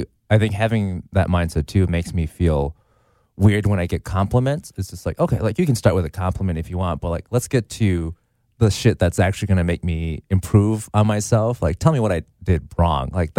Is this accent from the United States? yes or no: yes; Midwest, United States; because I grew up in the Midwest and I think white lies to me is a way of playing small p politics.